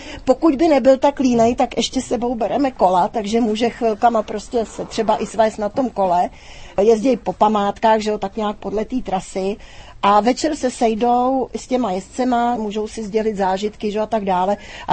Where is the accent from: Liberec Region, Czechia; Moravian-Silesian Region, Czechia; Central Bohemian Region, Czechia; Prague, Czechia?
Prague, Czechia; My jsme uteklí Pražáci